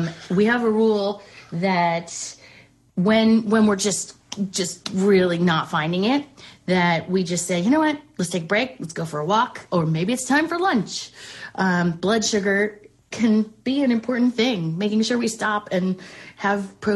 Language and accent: English; Westchester, New York, United States; I grew up in Westchester, and I fell in love with musicals really, really early